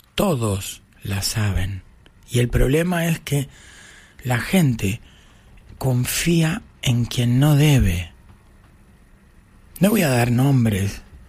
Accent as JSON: {"language": "Spanish", "region": "Buenos Aires", "country": "Argentina", "tie": "born or raised there", "said": "Yo iba, cuando era chico, acá mismo, en Gallo, sí, entre Charcas."}